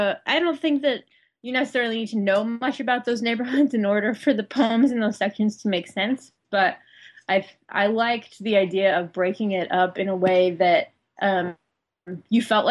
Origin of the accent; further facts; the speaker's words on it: Flint, Michigan, United States; I'm from Flint, Michigan. They call Flint Vehicle City.